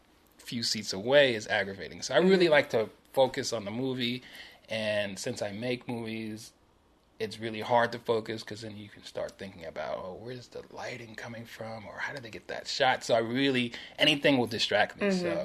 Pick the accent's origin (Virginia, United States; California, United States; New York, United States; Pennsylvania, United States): New York, United States; Harlem; I was a good kid growing up in Harlem.